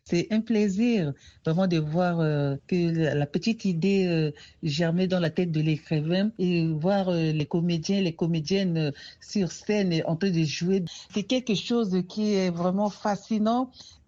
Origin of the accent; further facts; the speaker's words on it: Central African Republic; Il y a un très grand festival international de conte et de l'oralité chaque année chez nous en Centrafrique